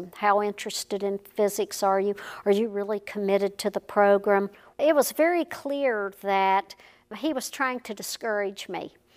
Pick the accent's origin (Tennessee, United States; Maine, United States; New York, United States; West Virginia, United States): West Virginia, United States; Charleston; I grew up in Charleston, West Virginia. My father was a native Charlestonian.